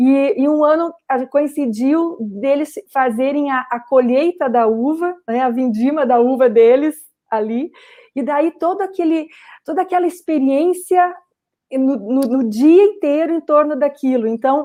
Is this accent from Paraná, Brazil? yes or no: yes; Curitiba, Paraná, Brazil; now in São Francisco de Paula, Brazil; Eu sou paranaense, eu sou de Curitiba, sou da terra da leite quente, que dói dentro da gente. E moro aqui no interior do Rio Grande do Sul, hoje por escolha, né? Aqui na Serra Gaúcha.